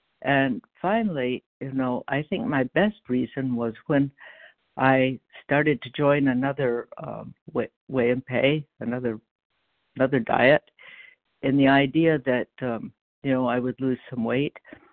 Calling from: Vermont, United States; I'm in Vermont.

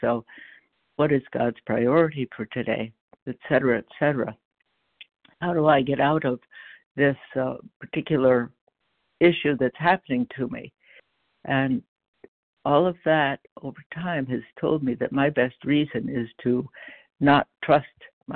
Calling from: Vermont, United States; I'm in Vermont.

